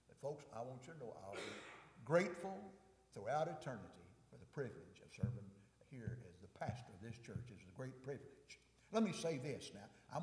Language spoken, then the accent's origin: English; United States; born there; First of all, I love him because I was born in America.